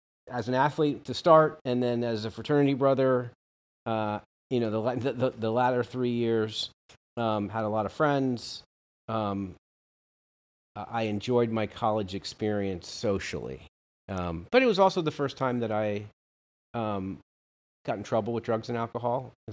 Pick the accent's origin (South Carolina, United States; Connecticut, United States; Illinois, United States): Connecticut, United States; New Canaan; I grew up in New Canaan, Connecticut.